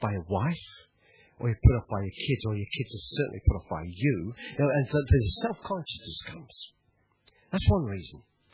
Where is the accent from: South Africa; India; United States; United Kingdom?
United Kingdom; England; I'm an Englishman set free. Stiff upper lip, you know.